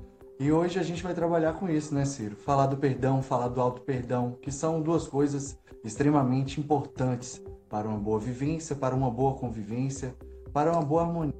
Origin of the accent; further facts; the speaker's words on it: Montes Claros, Minas Gerais, Brazil; Sou de Montes Claros, norte de Minas Gerais. … para quem estiver chegando agora. Sou estudante de engenharia, sou trabalhador espírita daqui da minha região